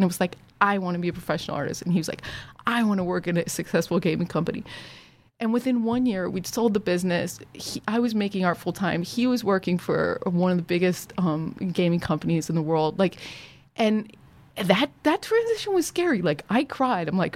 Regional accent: Ohio, United States; So, I grew up in Ohio, went to performing arts high school

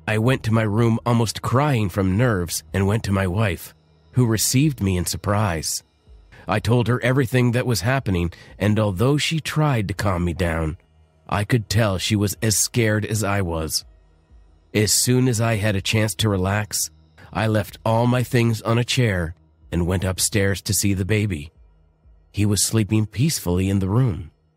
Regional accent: Rio de Janeiro, Brazil; I was born and raised in Brazil. And although Brazil is a beautiful place, my parents were really poor people living in Rocinha, a favela in Rio de Janeiro.

